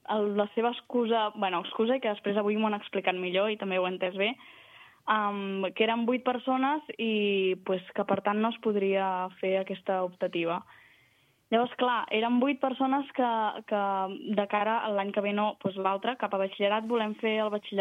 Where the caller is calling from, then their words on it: La Ràpita, Catalonia, Spain; La Ràpita al Penedès.